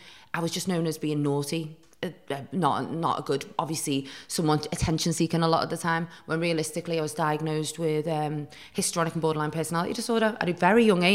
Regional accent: Newcastle, North East England, United Kingdom; also born or lived in Chester; Well, I was born in Chester, and my mum and dad were married, and then they were in quite a volatile relationship. My mum just decided to get up and leave him, so we moved to Newcastle, where my grandma and grandpa were.

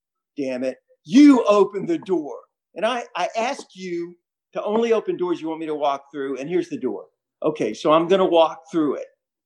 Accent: the South, United States; I was raised in the South

